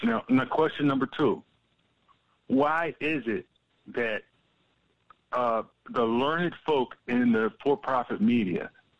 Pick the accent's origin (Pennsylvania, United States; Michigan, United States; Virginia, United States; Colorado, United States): Pennsylvania, United States; I'm from the Keystone Commonwealth, or, you know, Keystone State to make it, you know, jingo, but it's the Commonwealth.